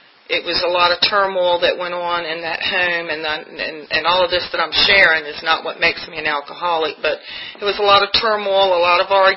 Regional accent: Hampton, Virginia, United States; But before I go there, I'm originally from Hampton, Virginia.

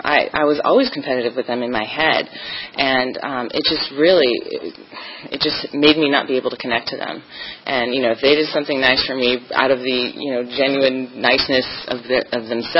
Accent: California, United States; But I grew up in California, and I lived in, if you've ever watched the Wonder Years, that was kind of the neighborhood I lived in. It was, you know, suburban California.

